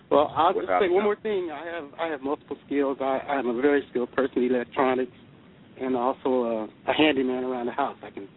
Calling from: Kansas City, Missouri, United States; We're calling from Kansas City.

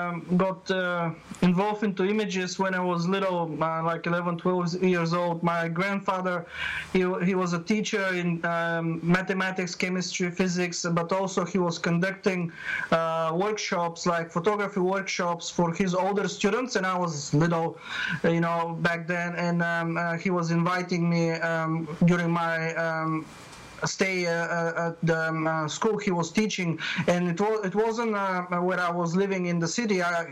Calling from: Perth, Western Australia, Australia; Yeah, I'm calling from Perth, Western Australia.

